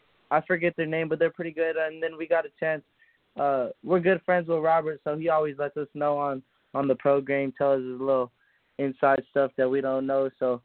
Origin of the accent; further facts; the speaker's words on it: Philippines; You know, I'm Filipino, so, you know, I always like